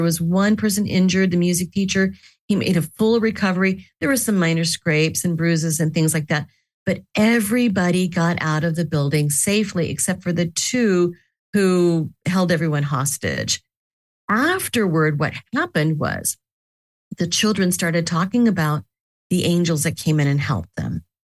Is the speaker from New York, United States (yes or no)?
no; Joplin, Missouri, United States; That is Joplin, Missouri, my home state.